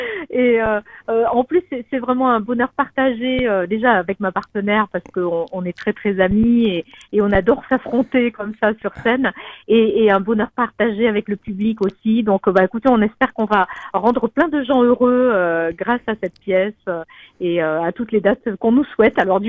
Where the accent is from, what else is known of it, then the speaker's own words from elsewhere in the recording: Toulouse, Occitanie, France; Je suis une Toulousaine rivoise, voilà, puisque j'ai une grande partie de ma famille qui est à Rieux aussi. Et effectivement, j'ai tout démarré à Toulouse et dans la région. Et puis après, je suis partie à Paris